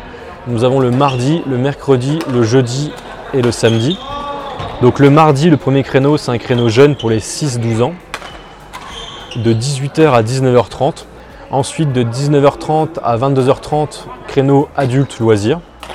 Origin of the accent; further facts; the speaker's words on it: Magenta, Grand Est, France; also born or lived in Épernay; j'ai 35 ans, je suis né à Épernay et je vis à Magenta depuis que je suis petit.